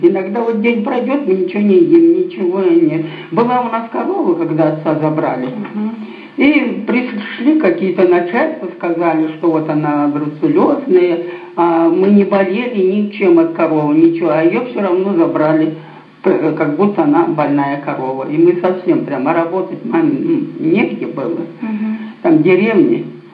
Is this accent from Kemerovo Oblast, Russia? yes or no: yes; Bolshaya Natalevka, Kemerovo Oblast, Russia; born there; А, в Тисульском районе, село Большая Наталевка.